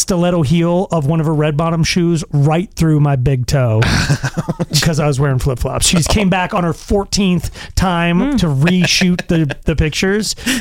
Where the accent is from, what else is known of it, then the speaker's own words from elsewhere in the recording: Longmont, Colorado, United States; I'm a kid from Longmont, Colorado